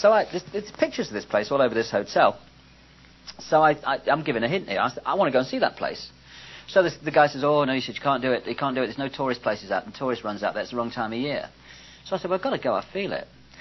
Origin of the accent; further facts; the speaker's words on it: England, United Kingdom; So what I've done, being English, I've seen there's a plane going in about 20 minutes.